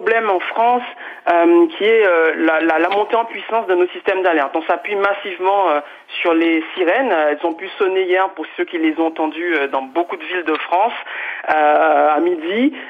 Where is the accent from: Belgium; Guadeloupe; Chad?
Guadeloupe; born there; Alors, je suis né en 1980 en Guadeloupe